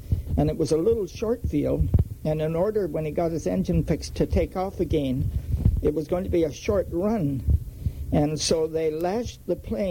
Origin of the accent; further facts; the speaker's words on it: Rothesay, New Brunswick, Canada; when he knew I was from Rossi, he spoke with great respect of Rupert